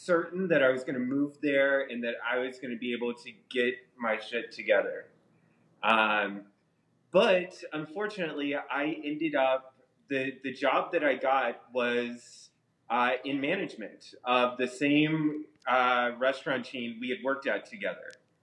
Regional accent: North Carolina, United States; moved away as an adult; Well, you know, I lived in North Carolina for all of my life until I was, I guess, 36, 37

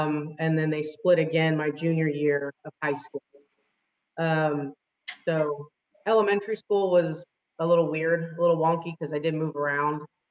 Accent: New Braunfels, Texas, United States; also born or lived in Oklahoma; So I was born in Oklahoma, and then I spent most of my growing up in New Braunfels, Texas, in between San Antonio and Austin. Very small town.

